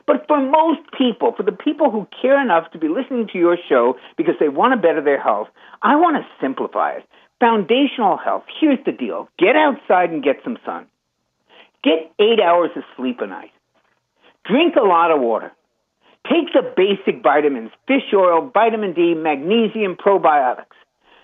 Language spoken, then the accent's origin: English; New York, United States; We're both from New York.